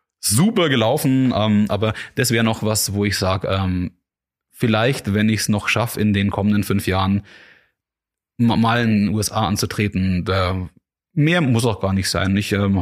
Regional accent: Amberg, Bavaria, Germany; meine Heimatstadt und meine Heimatliga

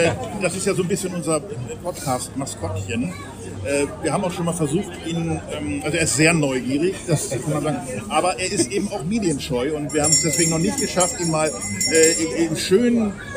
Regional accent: Lower Saxony, Germany; Falls irgendjemand den Ort Scheine schon mal gehört hat. An der A2 zwischen Braunschweig und Hannover. Da komme ich von weg.

